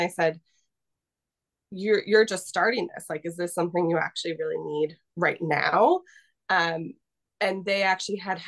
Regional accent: Spokane, Washington, United States; Growing up in Spokane, the school I was with, the Heron School, they actually had two locations.

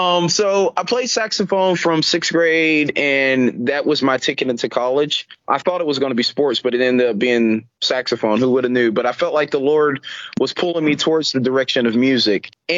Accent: Jesup, Georgia, United States; also born or lived in Jacksonville, United States / Brunswick, United States / South Carolina; Jessup, I would say, is my hometown, because when I was in the seventh grade, we moved to Jessup.

